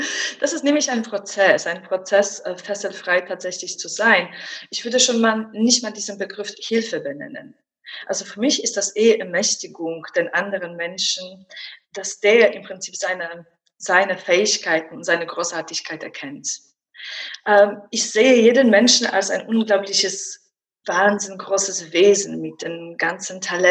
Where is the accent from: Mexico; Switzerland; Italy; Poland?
Poland; German is a second language; now in Wiesbaden, Germany; Ich lebe in Wiesbaden. Ich komme ursprünglich aus Polen und seit 19 Jahren in Wiesbaden führe ich hier eine Praxis